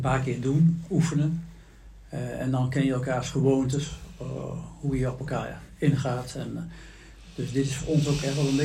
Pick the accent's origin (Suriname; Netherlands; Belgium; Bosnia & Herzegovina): Netherlands; Tilburg, North Brabant; Ik kom uit Tilburg, of all places.